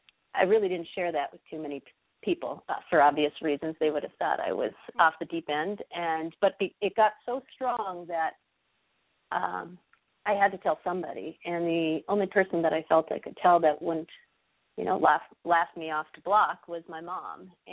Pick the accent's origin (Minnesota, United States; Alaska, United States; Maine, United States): Minnesota, United States; Richmond; We were growing up in the Midwest in a small town, Richmond, Minnesota.